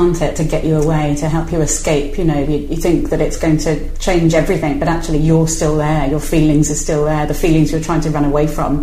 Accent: Spain; also born or lived in Wirral, England / London, England / Brighton, England; I feel like I'm from the Wirral, and I feel like I'm from Spain, where I grew up. And I also feel I'm from London and Brighton.

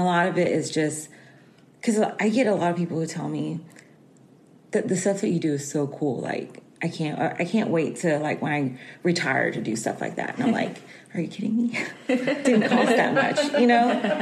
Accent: Houston, Texas, United States; I'm from Houston, Texas, and I fish for Columbia Sportswear.

